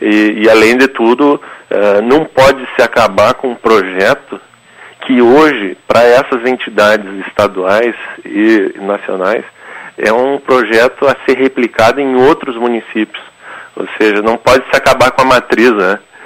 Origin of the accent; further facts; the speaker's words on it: Ijuí, Rio Grande do Sul, Brazil; é poder fazer isso em Ijuí, que é a minha cidade natal